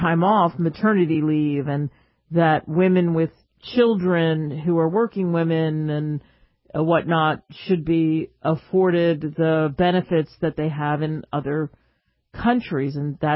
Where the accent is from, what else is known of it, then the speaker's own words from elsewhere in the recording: Cherry Hill, New Jersey, United States; And I grew up not too far from Atlantic City. I grew up in Cherry Hill, New Jersey.